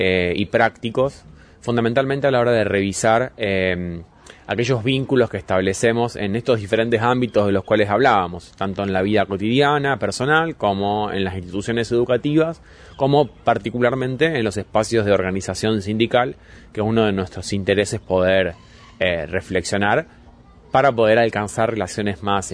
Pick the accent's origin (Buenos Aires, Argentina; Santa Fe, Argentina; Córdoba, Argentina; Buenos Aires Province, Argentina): Santa Fe, Argentina; Rosario; Vengo de la ciudad de Rosario